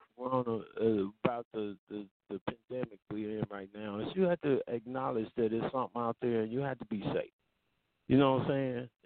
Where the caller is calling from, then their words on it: Indianapolis, Indiana, United States; Calling from Indianapolis.